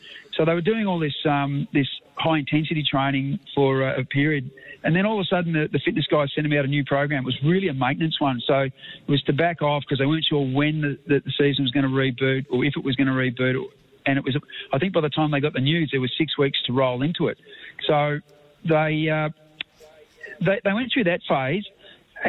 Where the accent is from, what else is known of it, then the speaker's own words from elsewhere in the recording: Geelong, Victoria, Australia; I'm a North Geelong boy